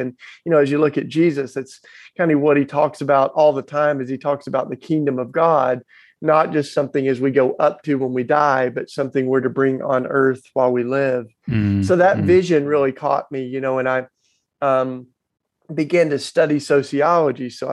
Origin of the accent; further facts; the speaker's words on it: Tennessee, United States; accent: Southern; Well, I grew up down south. That's why I've got my charming Southern accent. I grew up down in the Bible Belt in Tennessee.